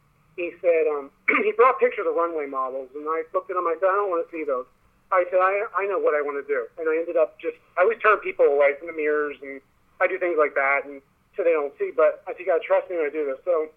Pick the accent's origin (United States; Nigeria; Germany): United States; Wilmington, Delaware; Yes, I grew up in Wilmington, Delaware, born and raised, and then I went to Atlantic City.